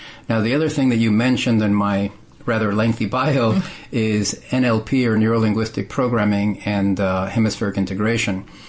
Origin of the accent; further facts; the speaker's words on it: Texas, United States; Well, initially, I grew up in Texas, in a little border town in Texas.